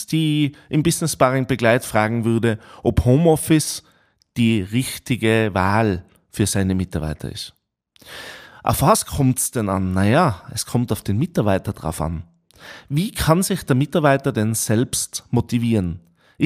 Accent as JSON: {"language": "German", "region": "Tyrol", "country": "Austria", "said": "besonders in meinem Heimatland in Tirol"}